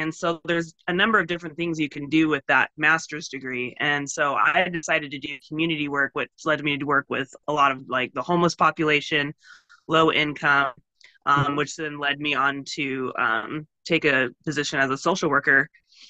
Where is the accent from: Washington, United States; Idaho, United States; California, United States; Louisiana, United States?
Washington, United States; Omak; now in Spokane, United States; So born in Spokane, but I was raised in Omak. I've been out in Spokane for about 15, 16 years, almost as long as I lived in Omak.